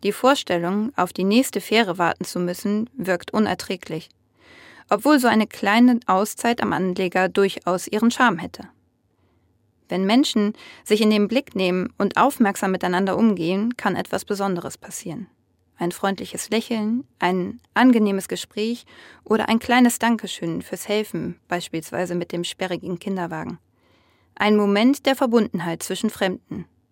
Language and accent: German; Hamburg, Germany; Theologiestudentin aus Hamburg. Als Hamburgerin komme ich mit verschiedensten Verkehrsmitteln in die Innenstadt.